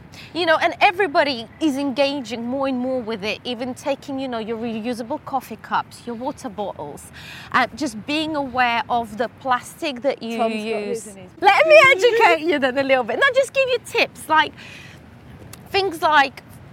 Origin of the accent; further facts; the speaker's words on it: South East England, United Kingdom; now in London, United Kingdom; Well, I moved from Hampshire to London.